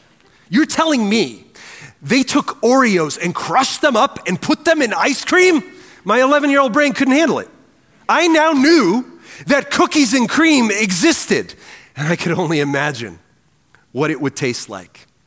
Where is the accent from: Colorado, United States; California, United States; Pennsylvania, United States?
California, United States; Turlock; Church, growing up in Turlock, about 5 hours north of here, Turlock, California